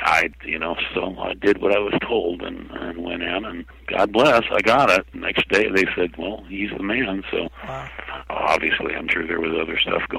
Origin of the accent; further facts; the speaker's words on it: Muleshoe, Texas, United States; accent: Texas; I had to do everything in my power as an actor to lose my Texas accent